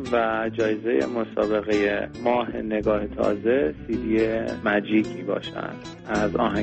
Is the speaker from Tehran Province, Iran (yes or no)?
yes; Tehran, Tehran Province, Iran; born there; moved away as an adult; در 75 سال پیش در منطقه 4 شهر تهران در کوچه حافظ زاده شدم.